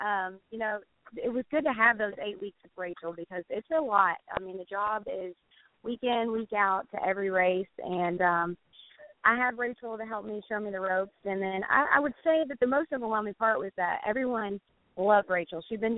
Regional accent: Kentucky, United States; Well, I was born and raised in Kentucky, so I was a NASCAR fan when I was younger.

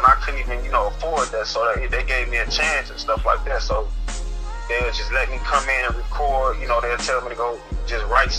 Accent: Chicago, Illinois, United States; To be honest, I really grew up everywhere, but I grew up in Chicago.

